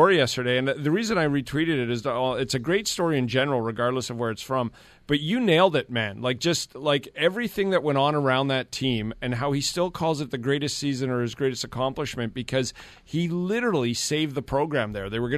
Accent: Lethbridge, Alberta, Canada; I grew up in Lethbridge. I went to college here.

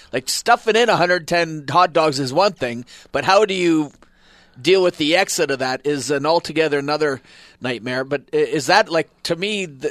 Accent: Canada; Well, hey, man, we're Canadian.

